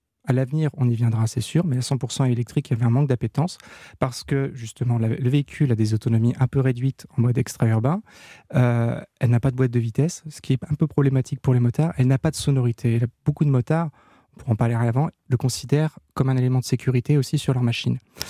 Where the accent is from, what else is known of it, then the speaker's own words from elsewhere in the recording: Le Mans, Pays de la Loire, France; je viens du Mans, qui est un des berceaux du sport automobile.